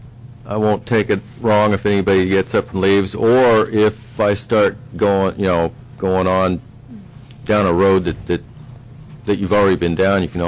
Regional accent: Rocky Mountains, United States; I come from the Rocky Mountains where you have hundreds of little mom-and-pop operators that you're always having to watch.

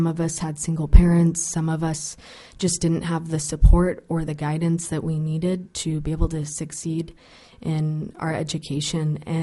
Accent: Juneau, Alaska, United States; So a lot of my growing up in Juneau and where I'm at now with my business has really been access to opportunity

